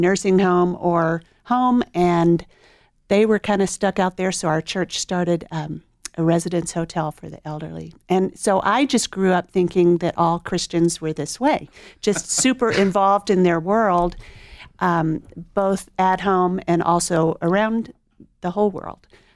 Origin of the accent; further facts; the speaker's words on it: Little Rock, Arkansas, United States; I was raised in Little Rock, Arkansas, and I was three years old when the Central High School racial thing happened